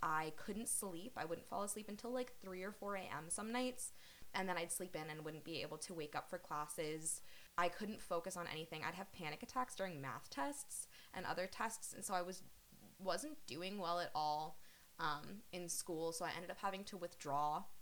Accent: Amherst, Massachusetts, United States; but I'm also a local to the area. So growing up in Amherst, I went to Amherst High School.

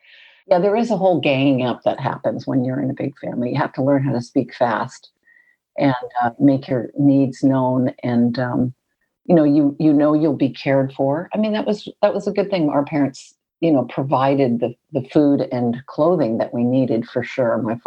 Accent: Pasadena, California, United States; also born or lived in Texas / Philadelphia / Guam; Well, I was raised mostly in Pasadena, California. My father was he was in the Navy. So I was born in Texas and we lived in Philadelphia. Then we traveled over to Guam and then we moved back to Pasadena, California.

